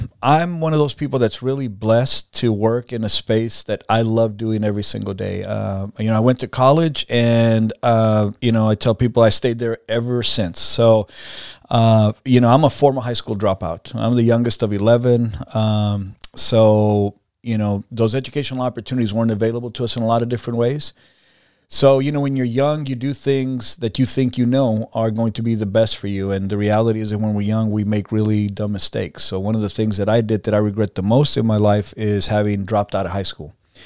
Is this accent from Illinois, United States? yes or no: no; Tierra Blanca, Texas, United States; I grew up in the Valley, a small little community called La Jolla. And not even in La Jolla. I grew up in a little offshoot called Tierra Blanca. So no stores, no streets, no services.